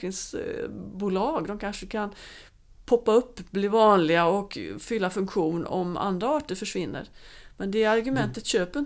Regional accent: Västra Götaland County, Sweden; Jag är ju bohuslänning.

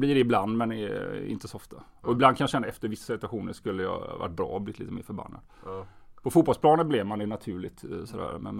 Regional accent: Västra Götaland County, Sweden; Ja, jag är uppvuxen i Görland, heter det. Ett litet samhälle söder om Stenungsund, ligger 4 mil norr i Göteborg ungefär.

